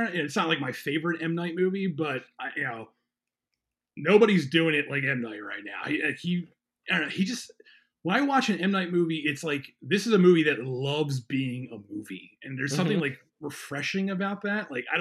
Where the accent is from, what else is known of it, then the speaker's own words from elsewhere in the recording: Philadelphia, Pennsylvania, United States; He's from Philadelphia. I'm from Philadelphia.